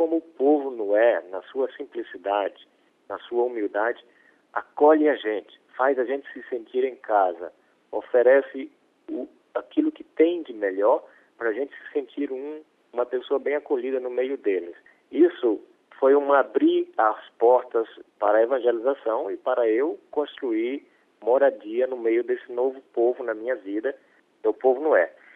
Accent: Brazil; moved away; Como brasileiro, vindo de uma situação política, econômica, um tanto estabilizada no Brasil, foi chocante

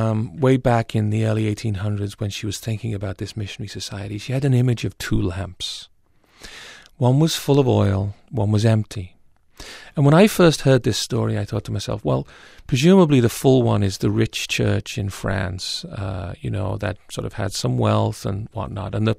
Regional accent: Liverpool, North West England, United Kingdom; also born or lived in Dublin / Rome / Brazil; I'm originally from Liverpool, studied in Dublin for many years.

